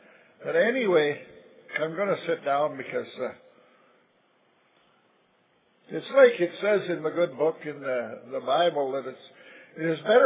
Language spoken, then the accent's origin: English; Vancouver, British Columbia, Canada; I came here from Vancouver with my daughter and my son, and we're thoroughly enjoying things here.